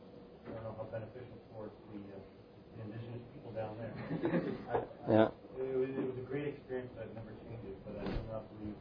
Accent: Ontario, Canada; I am from the Free Reformed Churches. I grew up in Ontario, Canada.

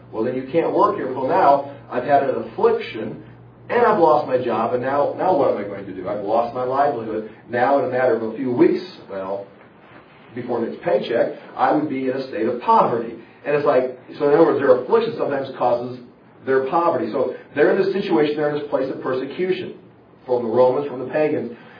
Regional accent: United States; seeing that I'm from America and I'm a Christian

